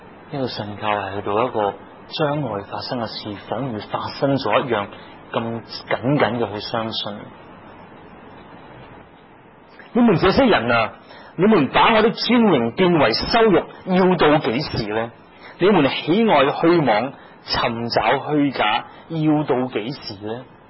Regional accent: Hong Kong; 一句平反很多时候都是我们香港人常讲的字眼。

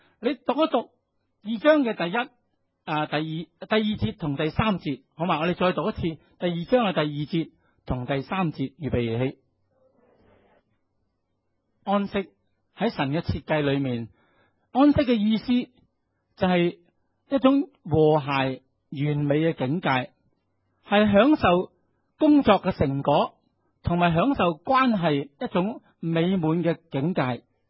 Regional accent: Hong Kong; 今天我们香港人要找一个住的空间很艰难

